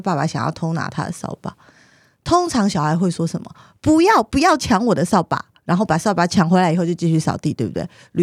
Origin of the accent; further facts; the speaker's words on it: Banqiao, New Taipei, Taiwan; 我先讲，我小时候住在板桥，然后是一个20坪的房子，你就想嘛，20坪的房子客厅是不会很大的，但是还有餐桌跟沙发。